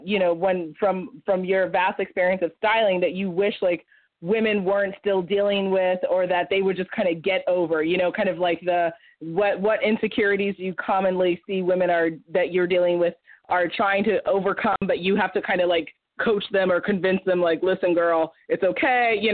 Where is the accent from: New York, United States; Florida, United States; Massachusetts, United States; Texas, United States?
New York, United States; Manhattan; now in Long Island, United States; But yes, so I'm from Manhattan. I live in Long Island.